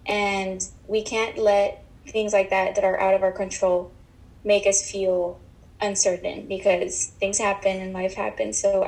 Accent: Tegucigalpa, Francisco Morazán, Honduras; I am 22 years old. I am from Tegucigalpa, Honduras

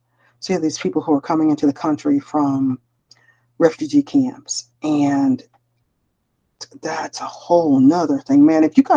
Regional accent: Denver, Colorado, United States; And I said, I was born in, Denver, Colorado. I'm from Denver, Colorado.

